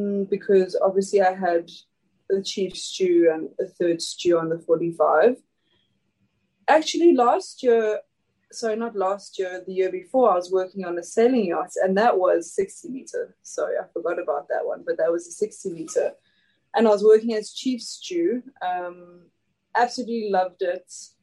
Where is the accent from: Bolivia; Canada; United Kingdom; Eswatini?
Eswatini; I'm from a small country inside of South Africa called Swaziland.